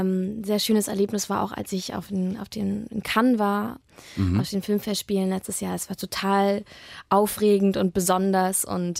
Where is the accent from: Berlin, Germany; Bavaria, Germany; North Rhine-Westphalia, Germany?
Berlin, Germany; Köpenick; Also ich bin jetzt 22 und ich lebe erst seit 4 Jahren richtig in der Stadt und ich bin groß geworden in Köpenick. Also ich bin total behütet groß geworden